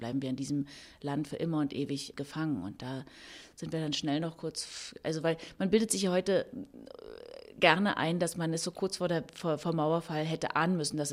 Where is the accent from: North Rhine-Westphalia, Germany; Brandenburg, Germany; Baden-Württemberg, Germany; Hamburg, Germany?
Brandenburg, Germany; Potsdam; ich war Potsdamer Schülerin, alles was so in dem Alter war. Ich war 16